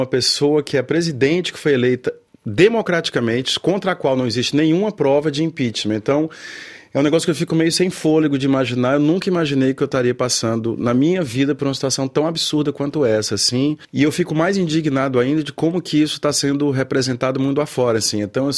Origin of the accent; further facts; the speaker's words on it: Ceará, Brazil; minha mãe é cearense, então nasci e fui criado no Ceará, meu pai é da Argélia. E eu nunca fui na Argélia